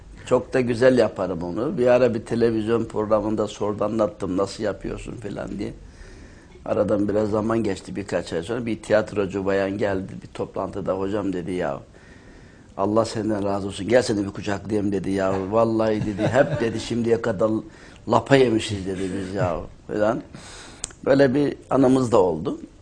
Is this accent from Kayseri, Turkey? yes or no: yes; Şıhlı, Kayseri, Turkey; Ben memleketim Kayseri, Develi ilçesinden bir kasabasından, Şıhlı kasabasından. Orada ilkokulu falan orada okudum.